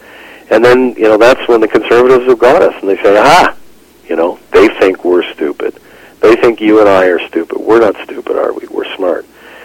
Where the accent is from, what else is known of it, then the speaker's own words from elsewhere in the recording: Alberta, Canada; I defended my party growing up in Alberta. You know, I'm as hardcore as I get, an Alberta Liberal.